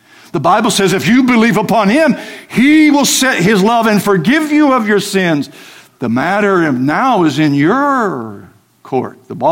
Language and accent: English; the Ozarks, United States; I came from the Ozarks. Back in the Ozarks, we would say it this way: he's the spitting image.